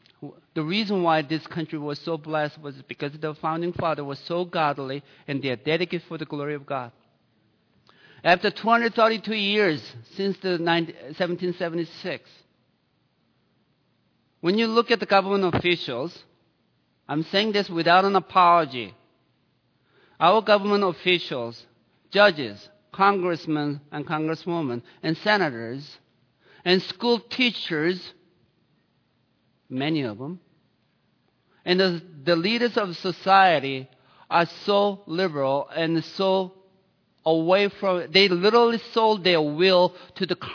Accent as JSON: {"language": "English", "country": "Italy", "second_language": "English", "moved": "yes", "lives_now": "United States", "said": "I came from the other country, as you can tell. I'm from Italy."}